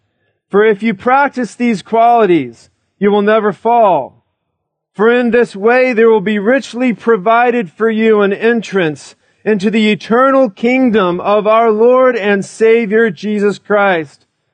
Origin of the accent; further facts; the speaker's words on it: Colorado, United States; Now, I am from Colorado. That's where I grew up for the first part of my life.